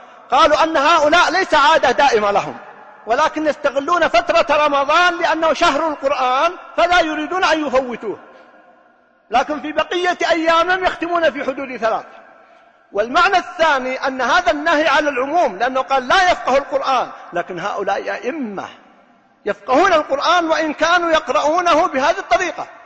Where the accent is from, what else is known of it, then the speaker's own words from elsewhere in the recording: Riyadh, Riyadh Province, Saudi Arabia; هذه الحالة قبل 3 سنوات موجود عندنا في الرياض